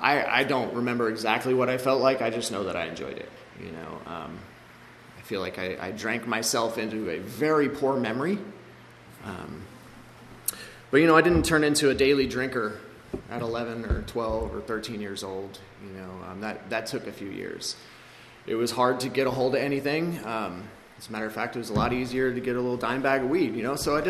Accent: Antelope Valley, California, United States; also born or lived in Victorville; I grew up out here in the Antelope Valley until I was a teenager. Then I took a move over to Victorville, which is, for those of you that don't know, it's the other Antelope Valley, basically. So I lived in the desert for a really long time.

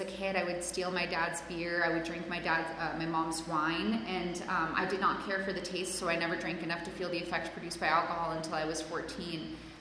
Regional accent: Los Angeles, California, United States; English is a second language; My parents are immigrants. I have a weird name. English is not my first language. I grew up in an affluent area of Los Angeles, and I was in the apartment that had eviction notices on the door.

